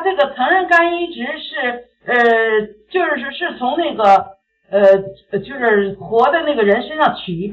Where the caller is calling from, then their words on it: Beijing, China; 因为我是北京的，我是从北京打电话过来